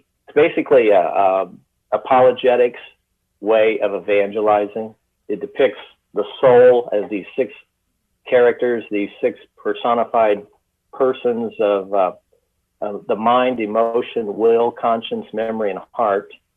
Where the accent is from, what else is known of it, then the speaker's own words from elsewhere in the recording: Danville, United States; I just graduated from high school in my hometown newspaper. The editor was Bob Piercy, the Danville Gazette.